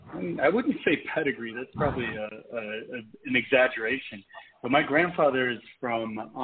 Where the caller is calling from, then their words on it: Mexico City, Mexico; I'm calling from Mexico City, actually.